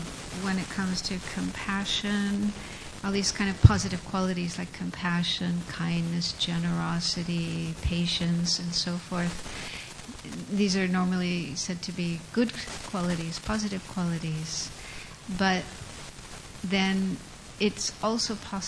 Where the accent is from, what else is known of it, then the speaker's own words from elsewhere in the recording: United States; I come from America, where we have a very strongly competitive culture and so much emphasis on how you look and how you perform